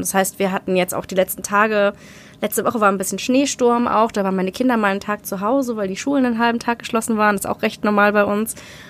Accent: Lapland, Sweden; Genau, das bin ich aus Lappland.

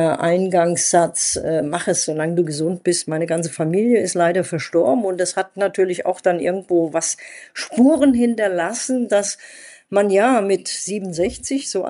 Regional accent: Dietzenbach, Hesse, Germany; born there; dadurch, dass du mit dem Fußball ja schon mal außerhalb deines Dietzenbach, wo ich geboren bin, rauskommst

